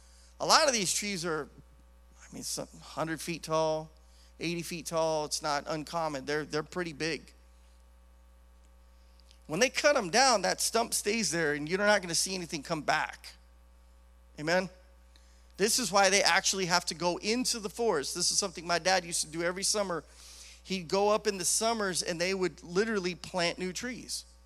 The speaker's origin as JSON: {"language": "English", "region": "Idaho", "country": "United States", "tie": "born or raised there", "said": "Almost like 90-something percent of all the lumber that's produced in the United States comes out of my home state, Idaho."}